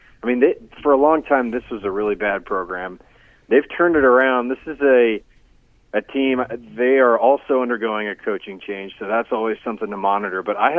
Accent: Dallas, Texas, United States; So I grew up in Dallas. I grew up actually a TCU fan, so I was watching Big 12 games every Saturday.

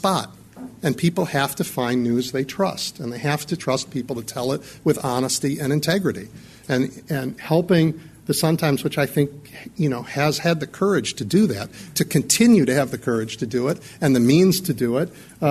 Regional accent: Chicago, Illinois, United States; look, I grew up near Wrigley Field, right?

